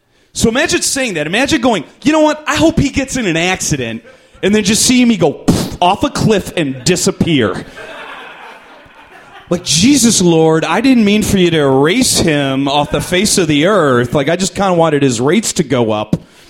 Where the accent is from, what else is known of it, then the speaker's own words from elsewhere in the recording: Cleveland, Ohio, United States; now in Chicago, United States; I'm from Cleveland, Ohio. We've got some Clevelanders.